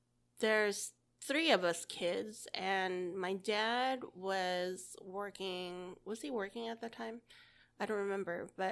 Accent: Hawaii, United States; born there; I was born in Hawaii.

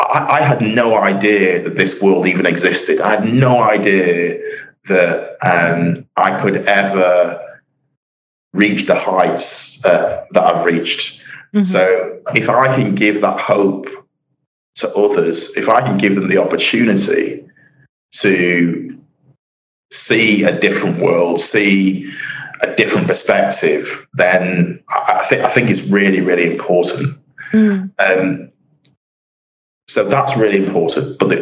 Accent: Manchester, North West England, United Kingdom; accent: northern; I grew up in Manchester, single parent home, not in the most well-off area.

